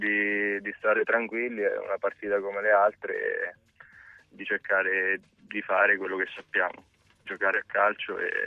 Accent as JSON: {"language": "Italian", "town": "Fermo", "region": "Marche", "country": "Italy", "tie": "born or raised there", "said": "io sono nato a Fermo, vivo a Fermo"}